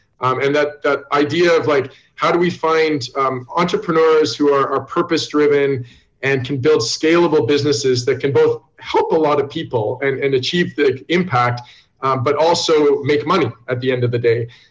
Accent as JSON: {"language": "English", "country": "Canada", "said": "I'm Canadian, and I found myself working in Zambia"}